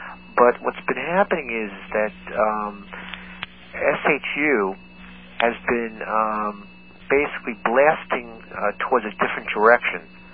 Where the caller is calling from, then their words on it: Brooklyn, New York, United States; Calling from Brooklyn.